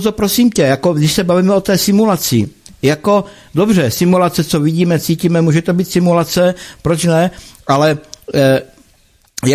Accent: Moravia, Czechia; já jsem z Moravy

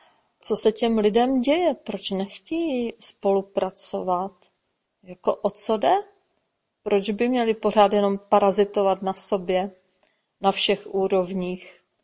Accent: Moravian-Silesian Region, Czechia; já jsem ze Slezska

